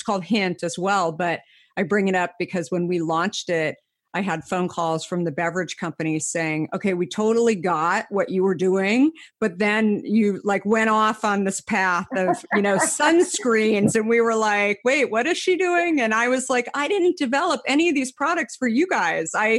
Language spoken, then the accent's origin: English; Arizona, United States; being a redhead and having, I grew up in Arizona and having way too much sun.